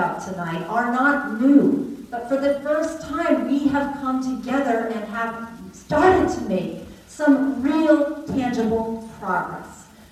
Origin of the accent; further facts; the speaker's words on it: Oakland, California, United States; when I stood up to Trump, it's because of being born and raised in Oakland with these values.